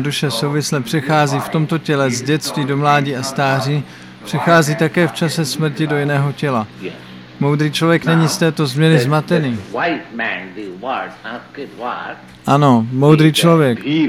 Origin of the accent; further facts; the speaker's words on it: India; Czech is a second language; moved away as an adult; now in United States; Mně se to stalo, když jsem přijel poprvé z Indie do New Yorku.